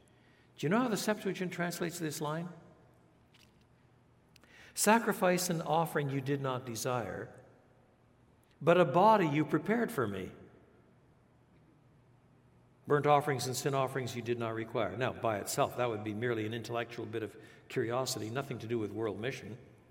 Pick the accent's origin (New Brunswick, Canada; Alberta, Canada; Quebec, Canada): Quebec, Canada; born there; I was born in French Canada. So I was reared in both English and French.